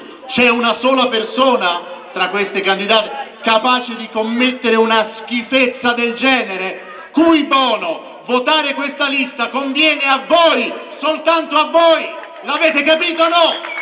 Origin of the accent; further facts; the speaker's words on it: Pignataro Maggiore, Campania, Italy; siamo tutti Caleni, anche io che sono di Pignataro